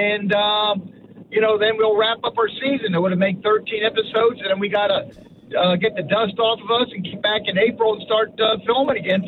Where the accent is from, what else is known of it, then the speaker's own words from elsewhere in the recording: Miami, Florida, United States; They don't know I'm from Miami.